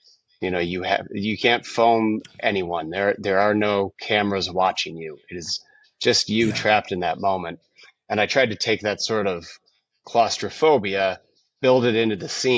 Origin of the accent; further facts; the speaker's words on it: Bloomington, Indiana, United States; So it's set in my hometown of Bloomington, Indiana in 1999.